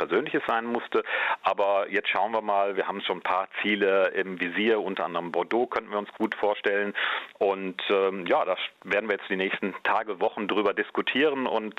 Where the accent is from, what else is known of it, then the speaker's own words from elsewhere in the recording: Münster, North Rhine-Westphalia, Germany; Und ich bin in Münster geboren, 1969. Münster ist mir immer noch sehr wichtig. Bin hier aufgewachsen, später auch nach Köln gegangen.